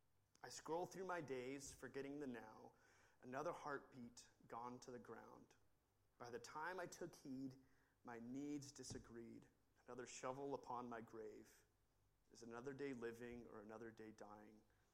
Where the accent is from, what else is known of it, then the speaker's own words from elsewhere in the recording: Washington, United States; And growing up near Mount Rainier, there's always this back of your mind that is an active volcano.